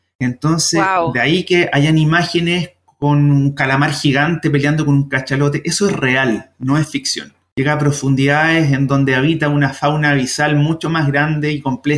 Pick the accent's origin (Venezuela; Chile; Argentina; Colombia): Chile; me identifico como chileno promedio, así como más gordito, más chiquitito.